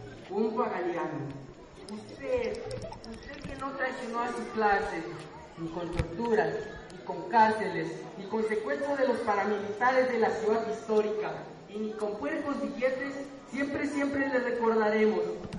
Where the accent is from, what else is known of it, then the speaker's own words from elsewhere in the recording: Plan de Ayala, Michoacán, Mexico; vengo del pueblo Plan de Ayala, región PAN, municipio Campero, Michoacán.